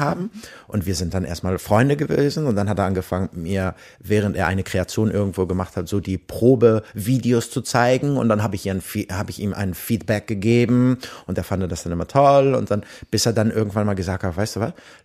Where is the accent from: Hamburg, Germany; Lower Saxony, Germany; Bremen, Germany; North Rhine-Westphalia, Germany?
Hamburg, Germany; ich bin in Hamburg aufgewachsen und dadurch, dass ich da Familie hatte, weil meine Mutter tatsächlich aus Chile kam, aber dieser Pol ist einer deutscher Abstammung, Ostpreußen.